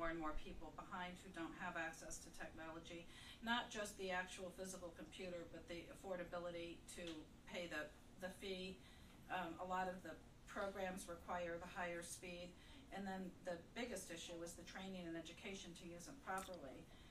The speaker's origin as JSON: {"language": "English", "region": "Colorado", "country": "United States", "said": "I'm from Colorado"}